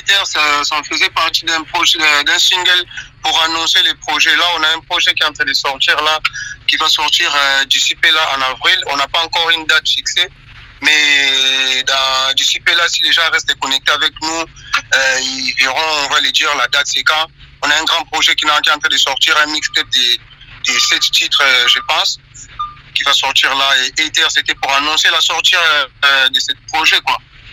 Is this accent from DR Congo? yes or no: yes; DR Congo; Même là-bas chez nous au Congo